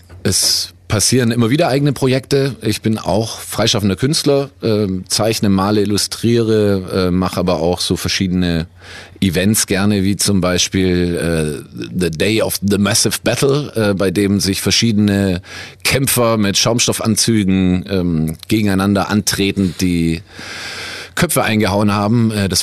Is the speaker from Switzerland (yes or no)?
no; Ulm, Baden-Württemberg, Germany; born there; Ich bin gebürtiger Ulmer und meine Mutter kommt aus Köln.